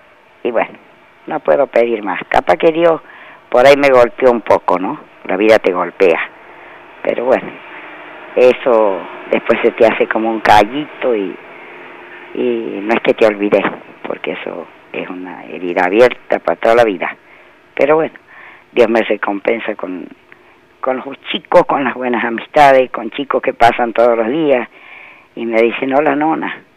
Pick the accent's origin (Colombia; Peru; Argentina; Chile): Argentina; La Rioja; now in Jesús María, Argentina; yo no soy de la provincia de Córdoba, yo soy de La Rioja. Pero cuando hace muchos años, bueno, tuve un tiempo en el campo, en otro lado, después me vine a vivir aquí.